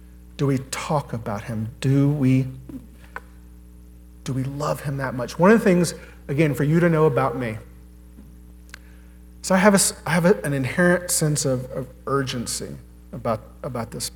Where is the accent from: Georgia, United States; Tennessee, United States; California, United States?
Tennessee, United States; Dickson; Dixon's home. I grew up in Dixon. Went to high school in Dixon. I am a Cougar. This is pre-Creekwood, so no judgment. This is home.